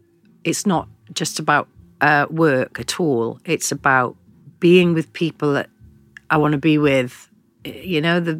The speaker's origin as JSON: {"language": "English", "town": "Porthcawl", "region": "Wales", "country": "United Kingdom", "tie": "born or raised there", "said": "it was about my hometown of Porthcawl. And Porthcawl gives me great joy going back there because my mum and dad were there since the 50s"}